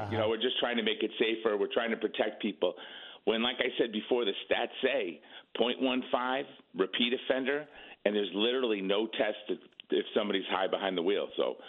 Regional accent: Waterbury, Connecticut, United States; I grew up in Waterbury, which sometimes people think is the Valley or not

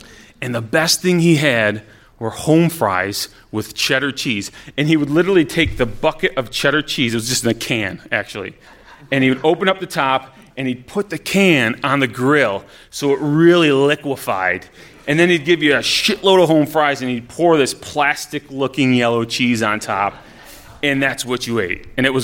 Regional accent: Utica, New York, United States; this is another thing that males growing up in Utica know.

